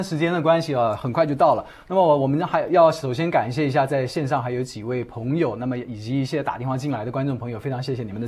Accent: Taiwan; 我自己也是从台湾来的，

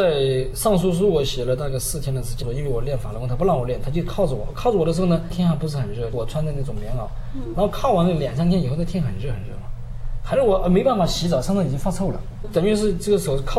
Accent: China; now in United States; 我作为一个中国人，我是在中国出生长大的，虽然我现在加入美国籍，但是我骨子里面我流的是中国人的血

